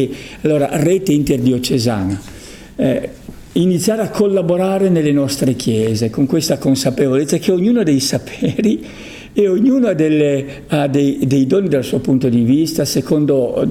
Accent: Cuneo, Piedmont, Italy; Ecco, io sono di Cuneo.

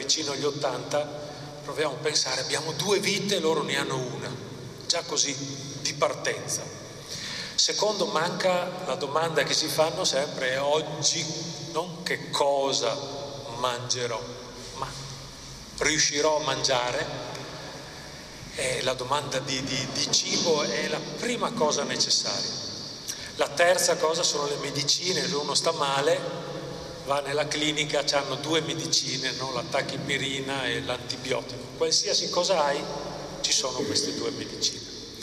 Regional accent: Pordenone, Friuli-Venezia Giulia, Italy; now in Ethiopia; Sono di Pordenone, sono missionario in Etiopia da ormai 16 anni, in Africa, questo grande paese.

